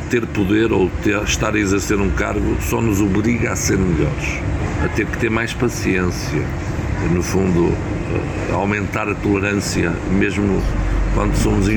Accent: Moura, Alentejo, Portugal; Tenho orgulho em pertencer a uma terra como Moura, onde as minhas raízes vêm de gente pobre

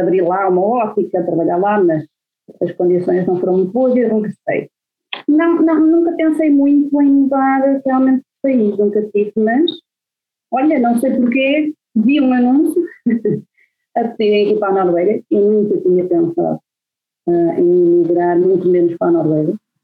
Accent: Braga, Portugal; now in Norway; eu sou de Braga e eu queria ir para a medicina

